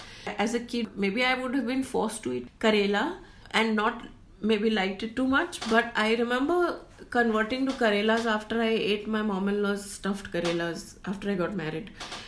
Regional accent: Mumbai, Maharashtra, India; we've all eaten Targola growing up in Bombay

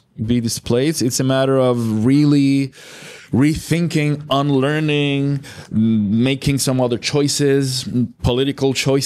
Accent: Puerto Rico; first language Spanish; English is a second language; my first language is Spanish. And, you know, being there, I had to polish my English and learn and practice and blah, blah.

